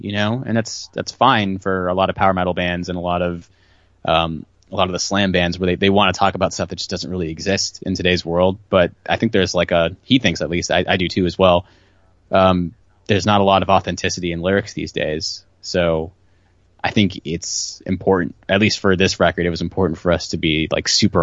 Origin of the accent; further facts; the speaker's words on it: San Francisco, California, United States; So I mean, I'm from the Bay Area, in San Francisco Bay Area, and so is our bass player.